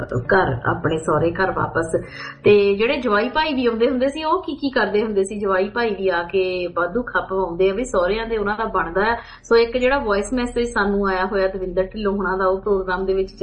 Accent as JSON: {"language": "Punjabi", "region": "Punjab", "country": "India", "said": "ਮੈਂ ਦੁਆਬੇ ਤੋਂ ਬਿਲੋਂਗ ਕਰਦੀ ਹਾਂ ਜੀ, ਹੁਸ਼ਿਆਰਪੁਰ ਡਿਸਟ੍ਰਿਕਟ ਤੋਂ"}